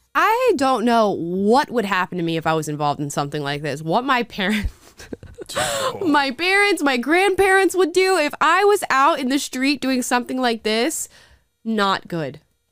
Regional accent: Florida, United States; Like growing up in Florida, every year in Miami, the streets were going crazy.

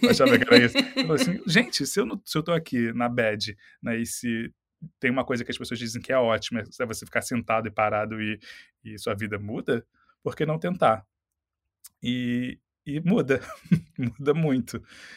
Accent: Brazil; Alô, e você é da onde? Eu falei, sou do Brasil. Ela era brasileira também.

